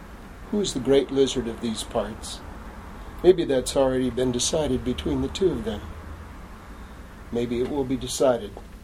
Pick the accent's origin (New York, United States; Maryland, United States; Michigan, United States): Michigan, United States; Ann Arbor; I grew up in Ann Arbor, Michigan, and there's a lot of old streets in the middle of the town that are paved over